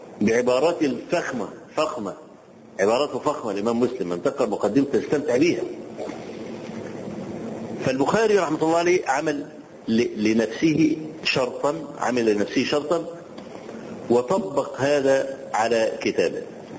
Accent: Egypt; وأنا ما أعرفش، وأنا رجل مصري

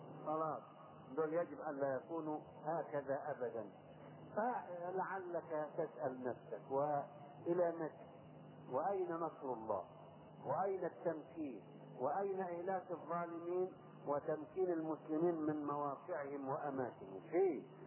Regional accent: Egypt; يعني هات أي شعب من الشعوب عندنا في مصر أو في أي بلد ثاني

